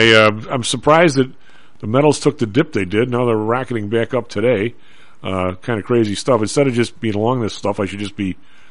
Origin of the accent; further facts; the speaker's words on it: Illinois, United States; accent: Southside Chicago; My Southside accent is fired up.